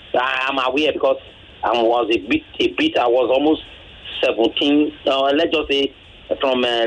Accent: Edo, Nigeria; I'm from Edo State.

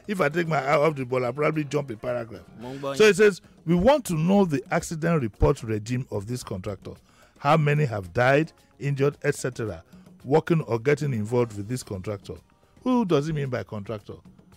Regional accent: Yaba, Lagos, Nigeria; I grew up into railways. I grew up in Yaba, so we're surrounded by railways.

